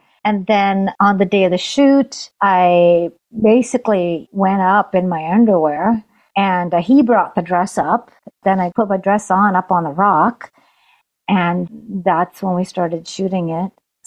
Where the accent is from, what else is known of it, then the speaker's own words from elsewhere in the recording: Punjab, India; accent: Punjabi; I have a song called … which I sing in my Punjabi accent